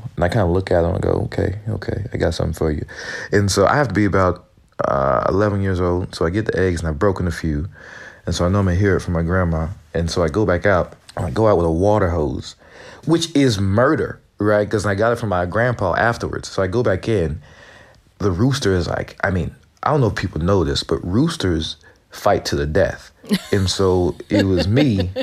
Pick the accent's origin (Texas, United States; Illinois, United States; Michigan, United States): Texas, United States; also born or lived in California; I was born in California and then moved to Texas very early on, where my maternal and paternal grandparents are